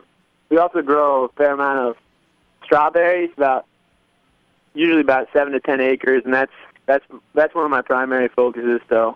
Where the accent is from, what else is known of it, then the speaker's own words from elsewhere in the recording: Plainfield, New Hampshire, United States; I was born and raised in Plainfield, New Hampshire on Edgewater Farm.